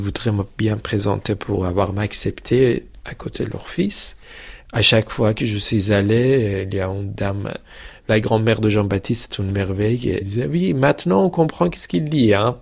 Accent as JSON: {"language": "French", "town": "Tehran", "region": "Tehran Province", "country": "Iran", "tie": "born or raised there", "said": "Je suis né à Téhéran, je suis grandi à Téhéran, je suis iranien totalement."}